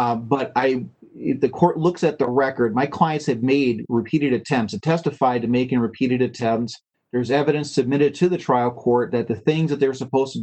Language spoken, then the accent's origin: English; Wheaton, Minnesota, United States; I'm an attorney from Wheaton, Minnesota.